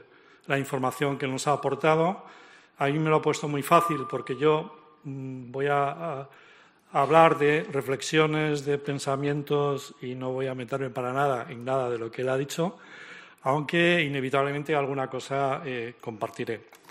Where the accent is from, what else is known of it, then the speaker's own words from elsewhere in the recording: Cantabria, Spain; moved away as an adult; llevo 20 años ya fuera de Cantabria, pero no hay día que no lea los medios de comunicación de mi tierra, ¿no?